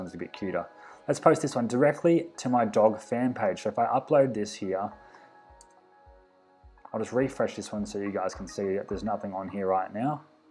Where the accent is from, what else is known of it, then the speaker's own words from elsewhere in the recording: Australia; Don't hate me, I'm from Australia.